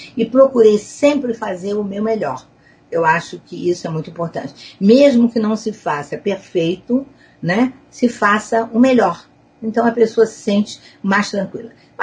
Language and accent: Portuguese; Rio de Janeiro, Brazil; sou nascida e criada na Tijuca. Uhum. Me casei e continuei morando na Tijuca. Morava numa rua em que toda a nossa família morava naquela rua.